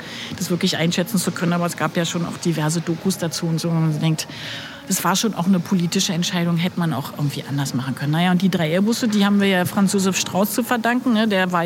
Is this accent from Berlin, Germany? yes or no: yes; Berlin, Germany; Sorry, aber ich bin Berlinerin.